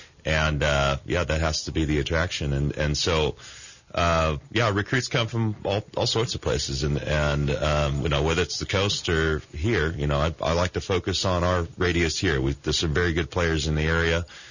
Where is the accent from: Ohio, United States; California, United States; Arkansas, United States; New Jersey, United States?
California, United States; Santa Barbara; I played it a bunch growing up in Santa Barbara.